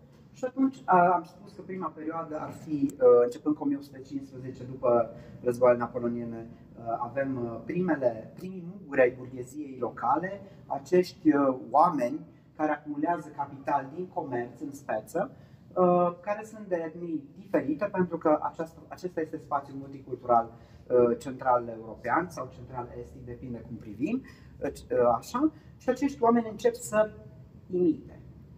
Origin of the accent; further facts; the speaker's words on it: Lugoj, Timiș County, Romania; Vin din Lugoj, angajat al Muzeului de Istorie.